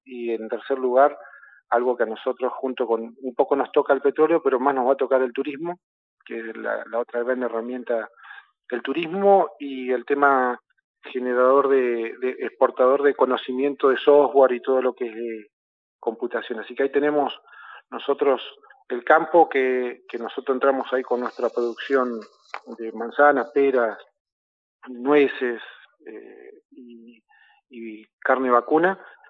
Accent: Argentina; Mirá, primero yo soy argentino, aunque a todo el mundo le cueste creerlo

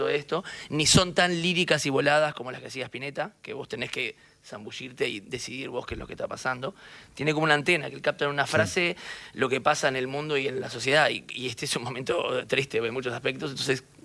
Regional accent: Uruguay; Yo soy uruguayo, sí, me gusta sentirme uruguayo.

